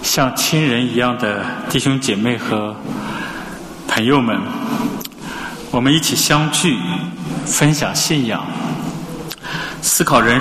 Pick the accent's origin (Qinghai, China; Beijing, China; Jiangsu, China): Qinghai, China; 他一听说我是青海的，就叹气说，哎，那个地方太酷了。那次经历让我开始意识到，原来我的家乡在别人的眼里是如此的贫穷和落后